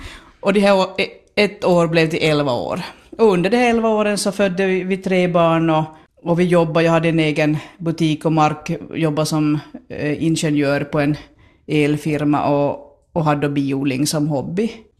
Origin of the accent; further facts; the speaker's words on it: Purmo, Ostrobothnia, Finland; born there; Jag är född i Purma, ja. Och gått i Pedersö gymnasium och sen i Borgå social handledare.